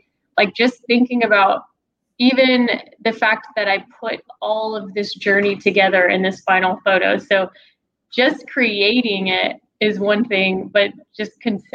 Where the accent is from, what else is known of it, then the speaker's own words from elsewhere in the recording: Weslaco, Texas, United States; I know I grew up in Weslaco, Texas, and we have this wonderful TV station called K-West.